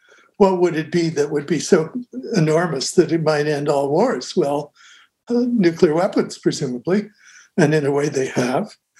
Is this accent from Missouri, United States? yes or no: yes; Kansas City, Missouri, United States; a very personable woman from Kansas City, Missouri, my hometown